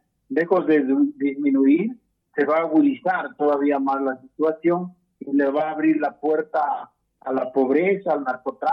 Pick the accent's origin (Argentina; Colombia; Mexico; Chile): Mexico; Acatlán; en mi pueblo, en Acatlán, pues van alrededor de 75 muertos en una pequeña comunidad indígena de 5.000 habitantes.